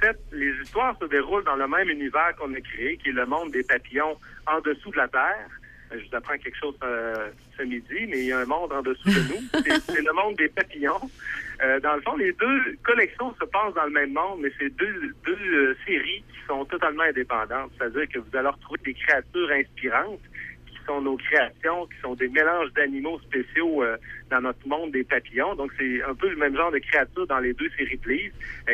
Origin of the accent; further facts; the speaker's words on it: Quebec City, Quebec, Canada; Nous, on vient de Québec.